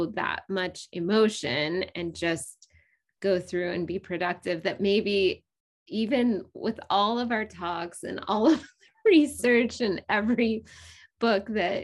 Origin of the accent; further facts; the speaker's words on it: United States; being raised and growing up in the United States, that you have this idea that you have power over yourself